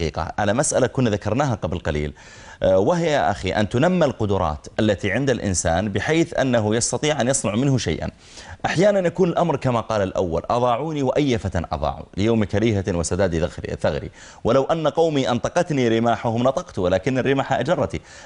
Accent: Saudi Arabia; وزارة العمل عندنا في السعودية

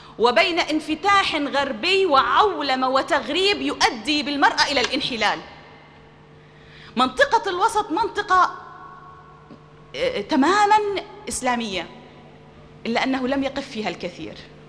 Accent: Amman, Amman Governorate, Jordan; دعي إلى محاضرة عندنا في عمان

